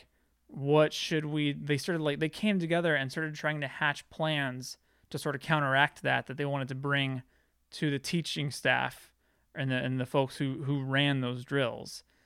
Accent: Texas, United States; moved away; I mean, because I'm from Texas, where I remember when I moved here, you know, people were telling me, oh, you probably want to, like, you know, have a gun and all that kind of stuff.

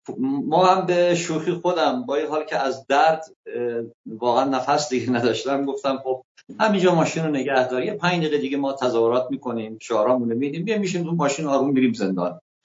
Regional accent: Andimeshk, Khuzestan, Iran; now in Tehran, Iran; خودم اهل خوزستان هستم، بچه اندیمش هستم، مقیم تهران هستم

